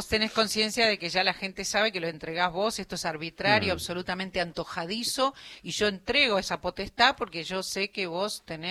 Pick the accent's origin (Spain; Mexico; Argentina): Argentina; somos argentinos